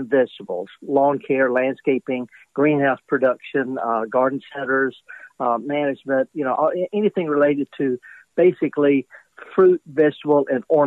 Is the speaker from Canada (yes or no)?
no; Mississippi, United States; I'm born and raised in Mississippi. My great-grandmother was a horticulturist, lived across the street.